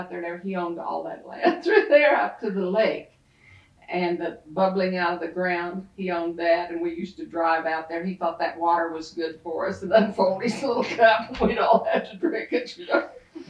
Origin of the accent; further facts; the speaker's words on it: Crystal Beach, United States; So I grew up in Crystal Beach and Boiling Springs Lake, you know, before we had swimming pools, you know.